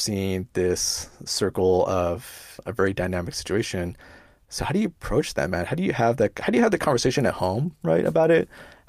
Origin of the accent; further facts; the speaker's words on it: Reseda, California, United States; So, I grew up in Reseda, right? Which is not, it's not an affluent part of the San Fernando Valley, right?